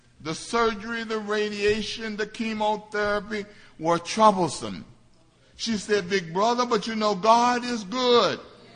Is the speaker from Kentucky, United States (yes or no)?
yes; Lexington, Kentucky, United States; I was talking to my sister the other day back in my hometown of Lexington, Kentucky.